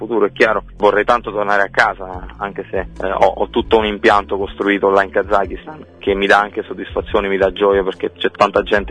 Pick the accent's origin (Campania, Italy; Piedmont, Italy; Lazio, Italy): Campania, Italy; Quella è la nostra prerogativa da campani, no? Da napoletani